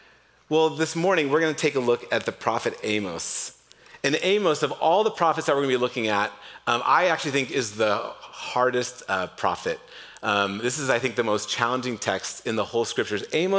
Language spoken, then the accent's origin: English; Novato, California, United States; also born or lived in Napa / Marin; I grew up in Novato. I lived a little bit in Napa. I only live in beautiful places, apparently. And then I've lived in Marin again for 21 years or so.